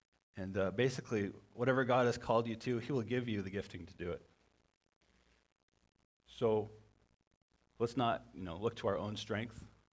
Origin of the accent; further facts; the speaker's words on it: Red Bluff, California, United States; I was third or fourth grade, maybe 7 or 8 years old. I grew up in Red Bluff.